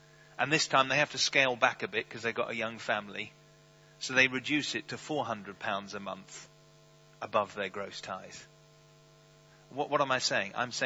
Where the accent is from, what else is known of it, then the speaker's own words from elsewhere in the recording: United Kingdom; So as a British pastor, I have to take the risk